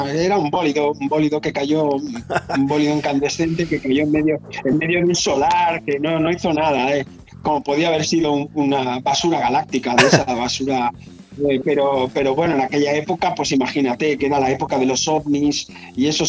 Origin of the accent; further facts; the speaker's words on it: Barcelona, Catalonia, Spain; en mi barrio, donde yo nací, cayó un meteorito en mi infancia, en los años finales de los 60.